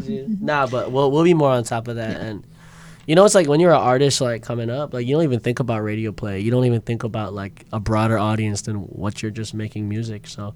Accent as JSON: {"language": "English", "region": "Midwest", "country": "United States", "said": "I'm from the Midwest too, you know, so I literally felt like I was home for a little bit."}